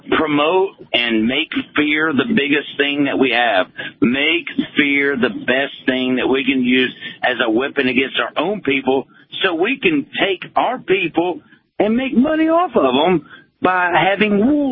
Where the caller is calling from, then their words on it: Chattanooga, Tennessee, United States; from Chattanooga.